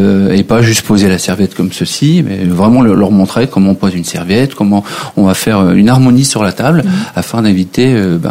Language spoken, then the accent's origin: French; Hauts-de-France, France; Donc, je suis originaire du Nord